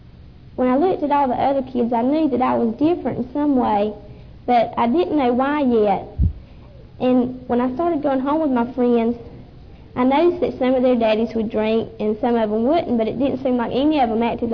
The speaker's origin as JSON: {"language": "English", "town": "Folkston", "region": "Georgia", "country": "United States", "tie": "born or raised there", "said": "It's just a place with two families, and it's 12 miles from Folkston, and I was born in Folkston, and that's where I go to school now."}